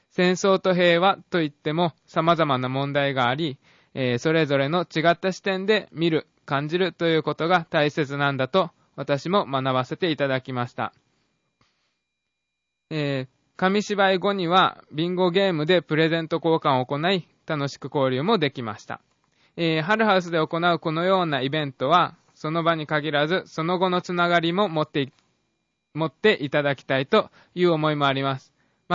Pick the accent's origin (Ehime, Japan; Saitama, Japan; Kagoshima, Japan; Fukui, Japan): Fukui, Japan; now in Kyoto, Japan; 私は福井出身なので、雪が積もるのは見慣れてるんですが、